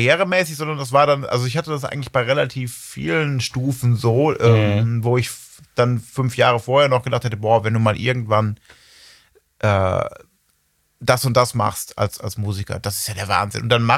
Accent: Ibbenbüren, North Rhine-Westphalia, Germany; also ich komme wo noch ein bisschen nördlicher, bin ich geboren in Ebenbüren.

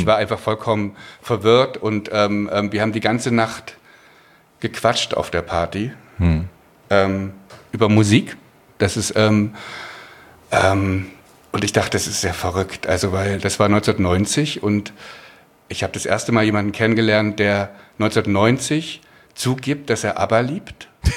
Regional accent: East Germany, Germany; ich als Ossi

